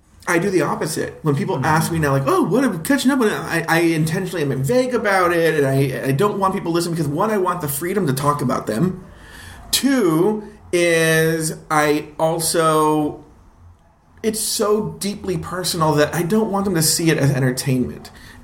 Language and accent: English; Los Angeles, California, United States; So I'm from Los Angeles originally.